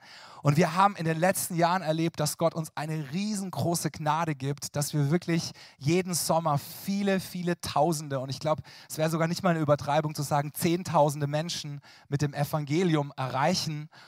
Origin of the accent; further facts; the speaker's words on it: Karlsruhe, Baden-Württemberg, Germany; ich komme aus Karlsruhe